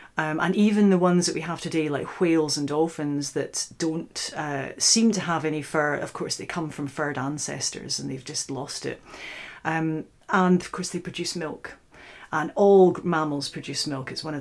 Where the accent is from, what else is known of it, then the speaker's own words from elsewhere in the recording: Scotland, United Kingdom; now in Oxford, United Kingdom; I'm originally from the Scottish Highlands, but I now work as a researcher at the Oxford University Museum of Natural History.